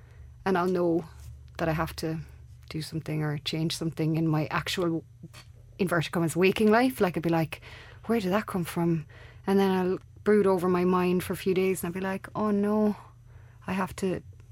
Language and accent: English; Ireland; I'm from Ireland and this is a song